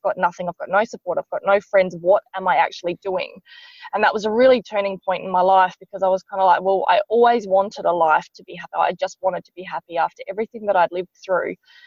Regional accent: Andamooka, South Australia, Australia; You know, I was actually free to go back to my hometown of Andamooka.

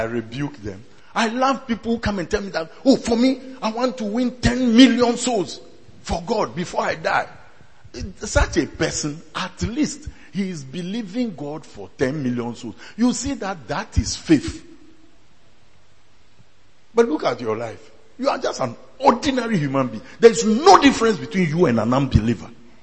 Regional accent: Volta, Ghana; No, let's talk true. Me, I come from Volta region.

